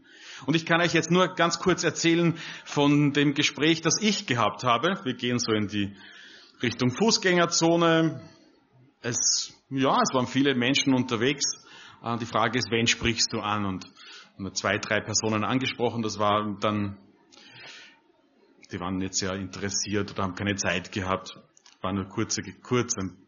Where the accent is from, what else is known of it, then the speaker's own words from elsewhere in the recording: Austria; ich komme aus Österreich